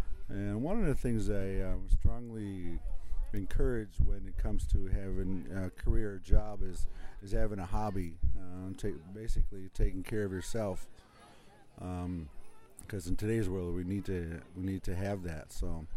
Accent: Minneapolis, Minnesota, United States; born there; now in Duluth, United States; Well, I was born in Minneapolis. I'm a member of Red Lake.

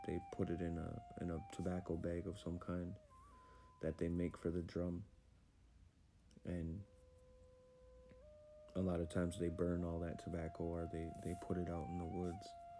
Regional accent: Leech Lake Reservation, Minnesota, United States; I am Bear Clan, and I am from the Leech Lake Reservation

